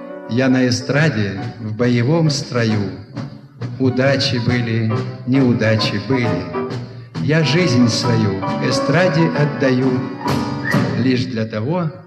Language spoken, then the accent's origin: Russian; Saint Petersburg, Russia; «Вместе» называлась от того, что там были мы, ленинградцы, и москвичи.